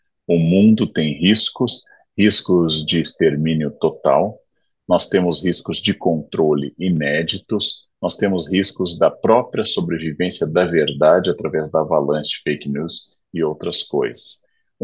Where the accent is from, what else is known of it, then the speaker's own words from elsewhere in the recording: São Leopoldo, Rio Grande do Sul, Brazil; now in São Paulo, Brazil; Na minha cidade natal, São Leopoldo, sair à rua à noite é um ato de coragem.